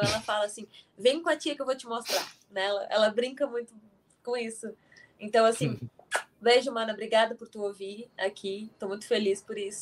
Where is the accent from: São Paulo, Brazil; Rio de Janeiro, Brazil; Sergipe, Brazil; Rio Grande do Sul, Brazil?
Rio Grande do Sul, Brazil; Montar no porco é uma curiosidade assim do Rio Grande do Sul, né?